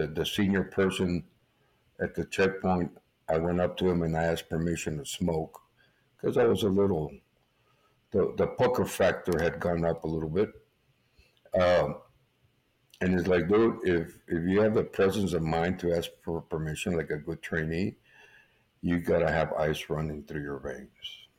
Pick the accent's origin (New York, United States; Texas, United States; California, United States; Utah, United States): Texas, United States; Brownsville; born there; Well, I was born here in Brownsville, Texas. I'm the youngest of eight, born December 24th, 1966.